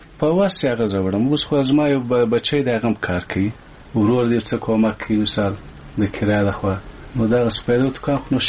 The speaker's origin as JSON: {"language": "Pashto", "region": "Kandahar", "country": "Afghanistan", "said": "او زه د کندهار د ولایت یم."}